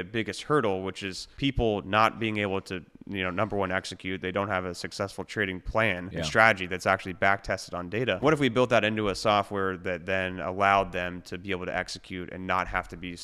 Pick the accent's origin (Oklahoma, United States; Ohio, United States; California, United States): Ohio, United States; Columbus; also born or lived in Pittsburgh / Louisville; I was born in Pittsburgh, moved to Louisville, Kentucky, and then probably around the age of five, we moved to Columbus, Ohio.